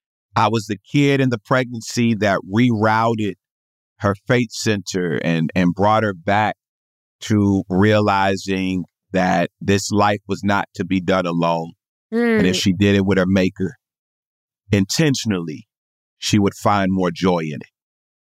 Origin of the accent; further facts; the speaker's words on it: Houston, Texas, United States; I'm from Houston, Texas, originally. I'm one of 10 siblings, blended family.